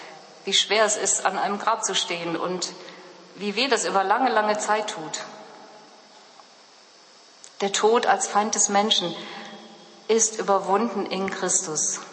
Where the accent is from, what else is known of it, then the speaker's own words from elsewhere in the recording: Duisburg, North Rhine-Westphalia, Germany; ich komme ja aus Duisburg, Ruhrpott